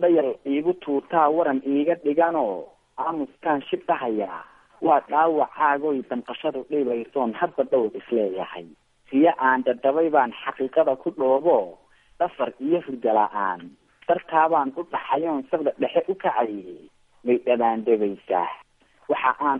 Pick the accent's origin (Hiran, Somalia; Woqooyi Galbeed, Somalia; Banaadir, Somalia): Woqooyi Galbeed, Somalia; Hargeisa; born there; afar iyo sagaashan kii baan ku dhashay magaalada hargeysa